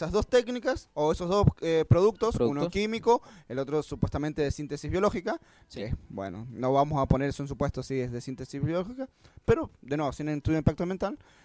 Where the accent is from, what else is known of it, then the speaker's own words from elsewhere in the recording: Mendoza, Argentina; somos todos mendocinos, somos todos argentinos.